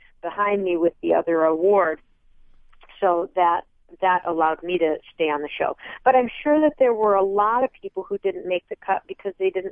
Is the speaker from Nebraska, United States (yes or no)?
no; Michigan, United States; I think I've been to Indianapolis. I grew up in Michigan, so